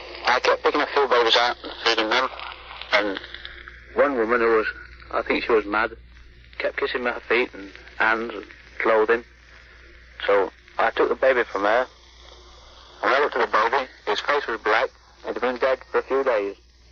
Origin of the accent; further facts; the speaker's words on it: United Kingdom; but I'm a British soldier and it's not propaganda, it's the truth.